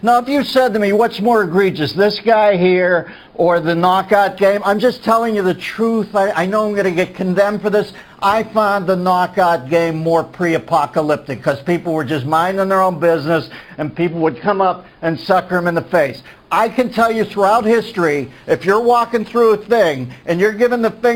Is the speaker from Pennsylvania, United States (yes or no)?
yes; Pittsburgh, Pennsylvania, United States; I grew up in Pittsburgh.